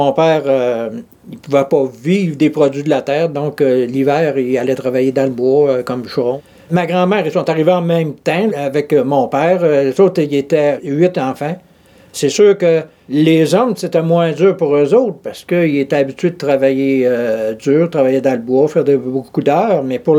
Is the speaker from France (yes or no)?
no; Montbrun, Quebec, Canada; born there; Je suis né à Montbrun en 39.